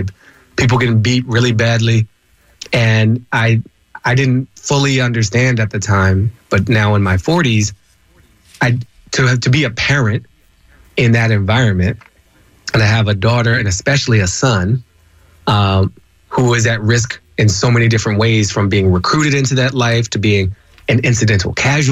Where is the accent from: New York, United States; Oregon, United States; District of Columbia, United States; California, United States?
District of Columbia, United States; Washington; also born or lived in Maryland / Boston; So I grew up in Washington, D.C., 77 till 89. And then we moved to Maryland and then up to Boston for college. But Newton Street is my home. Mount Pleasant, Columbia Heights, that's my